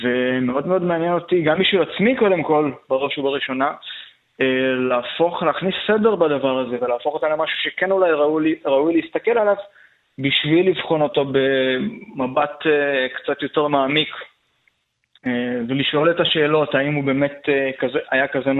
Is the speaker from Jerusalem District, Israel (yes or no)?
no; Beersheba, Southern District, Israel; שגדלתי בבאר שבע, ובאר שבע היא בירת הברוטליזם הישראלי.